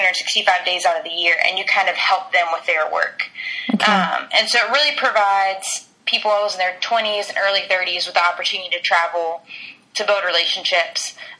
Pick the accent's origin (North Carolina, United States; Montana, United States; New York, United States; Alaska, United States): North Carolina, United States; Charlotte; I grew up in Charlotte and both my parents grew up there and their parents. So we have heavy roots in Charlotte, North Carolina.